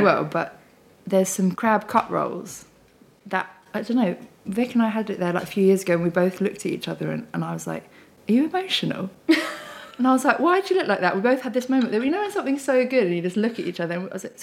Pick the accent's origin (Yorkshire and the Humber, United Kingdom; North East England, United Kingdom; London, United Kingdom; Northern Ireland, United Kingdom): London, United Kingdom; Wandsworth; So I grew up in Wandsworth. So like, it's actually coming back here. This is lovely. So yeah, just near like East Putney Tube Station